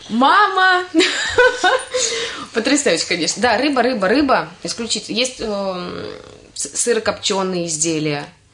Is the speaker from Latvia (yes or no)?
yes; Latvia; я латышка, как ни крути, хоть и русскоговорящая.